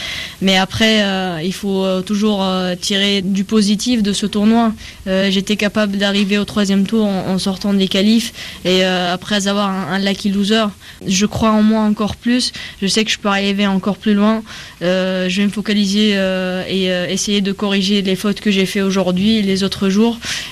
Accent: Tunisia; Je viens de la Tunisie, c'est un tout petit pays.

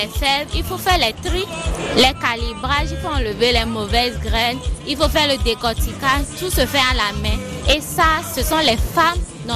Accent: Togo; le volet de transformation qui n'est pas développé chez nous au Togo

